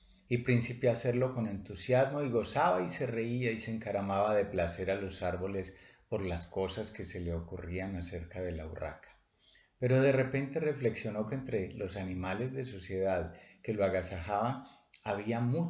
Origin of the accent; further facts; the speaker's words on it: Colombia; de Colombia.